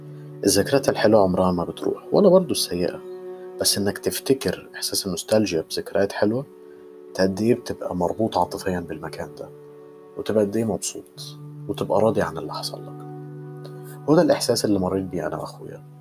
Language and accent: Arabic; Banha, Qalyubia, Egypt; born there; انا اتولدت في بنها. بنها دي مدينة اللي بيعدي عليها خط سكة الحديد اللي أنا قلتها قبل كده، بأنها دي موجودة في محافظة تانية في محافظة القليوبية، تمام، وأوسنا في محافظة المنوفية